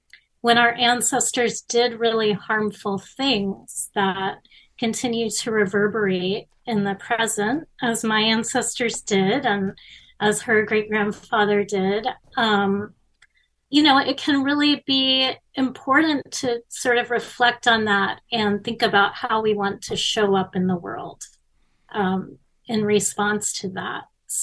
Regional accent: Miami, Florida, United States; I was growing up in Miami in the 70s and 80s

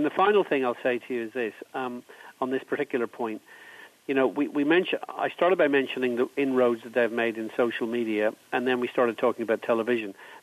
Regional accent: Ireland; I come from Ireland, as I said earlier

